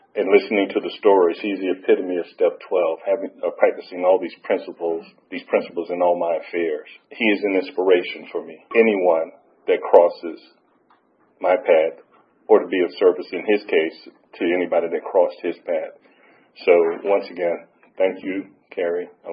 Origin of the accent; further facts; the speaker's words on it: Atlanta, Georgia, United States; also born or lived in Detroit; I'm originally born from Atlanta, but I happened to go up to Michigan and work for 10 years with the General Motors.